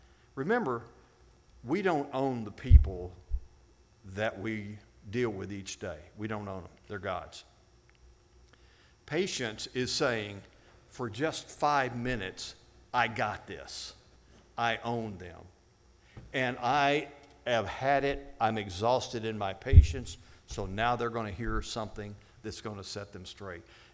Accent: Ireland; I'm Irish. You can go on.

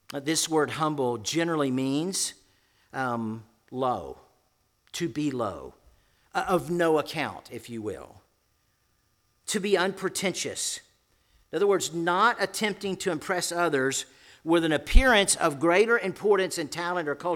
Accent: Florida, United States; By the way, I'm from Central Florida. It was 27 there this morning, and that's really cold for them.

